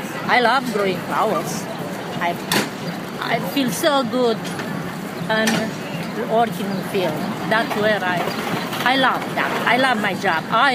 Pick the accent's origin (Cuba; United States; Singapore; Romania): Romania